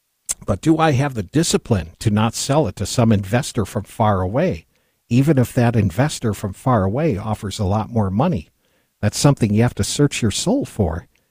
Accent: New York, United States; now in Kentucky, United States; my Kentucky coworkers kidded me all the time for being a New Yorker.

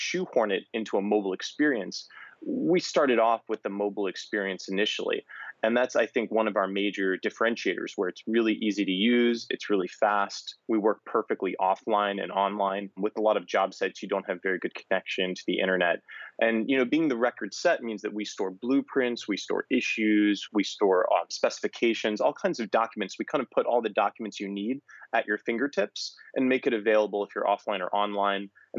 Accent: Maryland, United States; I'm from a very rural area. I'm from Southern Maryland. So where I grew up, you know, I built a barn when I was younger with my father, drilled fence posts.

